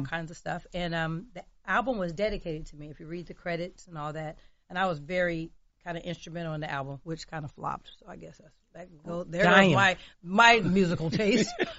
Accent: California, United States; I'm from California. I had not.

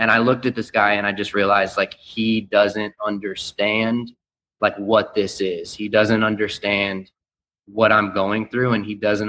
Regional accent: Austin, Texas, United States; I was born and raised in Austin, Texas.

